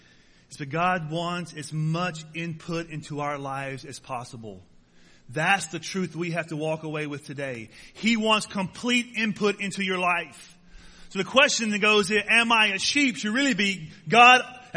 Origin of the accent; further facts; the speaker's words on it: Mississippi, United States; I growing up in Mississippi, there were goat farmers and there were sheep farmers.